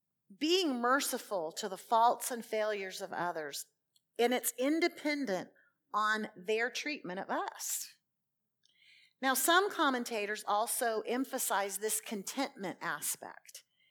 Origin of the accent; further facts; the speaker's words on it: the South, United States; also born or lived in Los Angeles, United States; I'm a Southerner. I can say that.